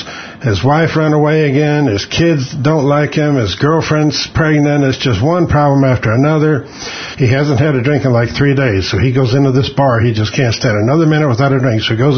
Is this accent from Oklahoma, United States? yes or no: yes; Oklahoma, United States; I'm from Oklahoma.